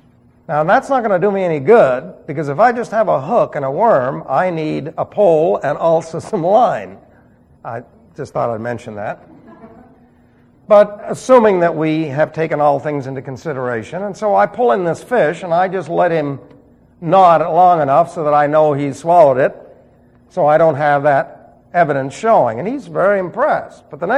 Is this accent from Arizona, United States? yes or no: no; New York City, New York, United States; Besides, I'm from New York City.